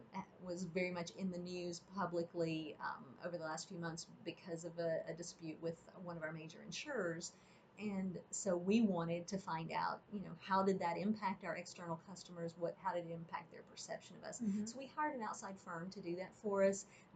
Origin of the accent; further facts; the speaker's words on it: the South, United States; accent: Southern; And I'm not from Asheville, but I am from the South. And so you will, I have no formal training in it. So you'll hear the little blips of Southern accent in there.